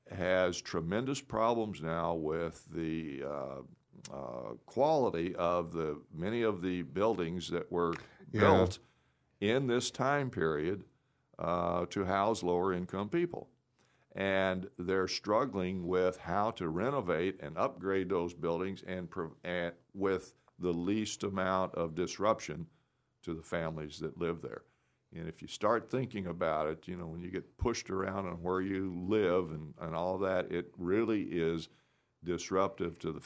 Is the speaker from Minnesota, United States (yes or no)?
no; Columbia, Missouri, United States; I was born and raised in Columbia, and so I certainly have been aware of Sharp End.